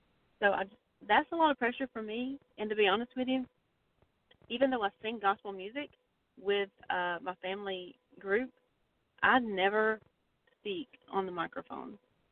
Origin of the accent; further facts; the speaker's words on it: Dublin, Georgia, United States; accent: country; I mean, I'm from the South. I'm from a little country town, Dublin, Georgia, and I was raised talking just as country as the next person.